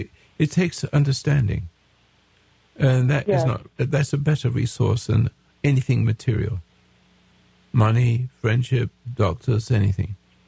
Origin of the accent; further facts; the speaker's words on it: England, United Kingdom; I'm an Englishman, so we didn't get certificates and things like